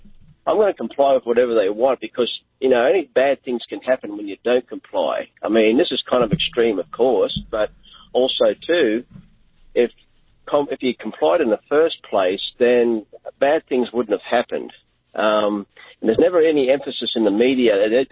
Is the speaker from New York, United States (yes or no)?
yes; Bronx, New York, United States; Yeah, I'm from the South Bronx.